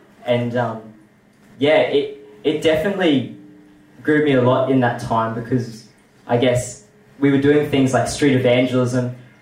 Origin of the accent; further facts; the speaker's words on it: Logan, Queensland, Australia; now in Toowoomba, Australia; I'm from Logan originally, from a place called Eagleby, so just don't pop that against me. Moved up to Toowoomba about 2011. With the whole family